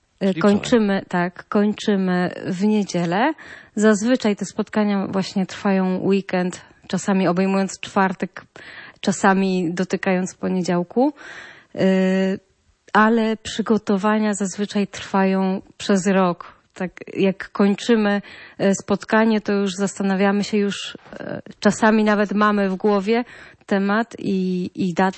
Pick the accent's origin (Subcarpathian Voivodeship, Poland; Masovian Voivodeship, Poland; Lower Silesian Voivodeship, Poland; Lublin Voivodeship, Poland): Lower Silesian Voivodeship, Poland; Wrocław; Tak, ja też jestem z Wrocławia.